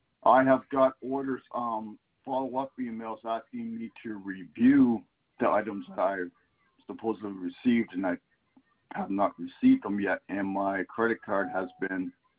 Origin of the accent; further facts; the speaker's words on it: London, Ontario, Canada; I am from London, Ontario.